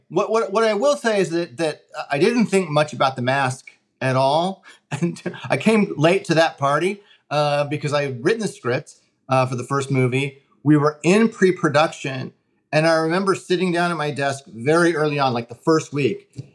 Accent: Denver, Colorado, United States; I am. Yeah, I'm from North Denver. I really did the best I could in the first movie to recreate the feeling of the neighborhood I grew up in.

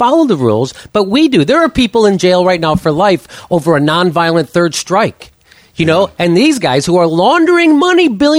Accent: Chicago, Illinois, United States; I was from the Midwest, so we all use the ACT, although I did take the SAT.

